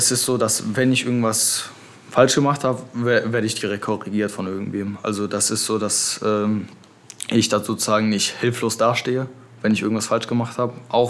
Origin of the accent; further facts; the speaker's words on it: Kwidzyn, Pomeranian Voivodeship, Poland; Ich komme aus Kwidzyn.